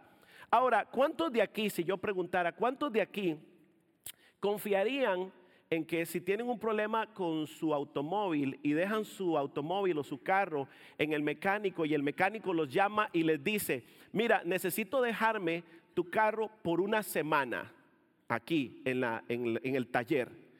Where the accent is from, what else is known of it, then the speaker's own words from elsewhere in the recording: Costa Rica; moved away; Yo soy de Costa Rica y allá en Costa Rica yo tenía un automóvil